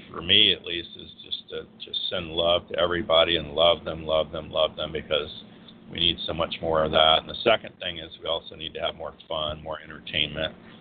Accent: the South, United States; too bad, I'm from the South, and I'm, you know, the old guy now

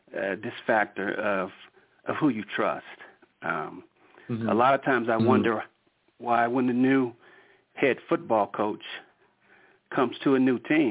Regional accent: Oakland, California, United States; now in Denver, United States; I'm actually in Denver, Colorado, but I'm from Oakland.

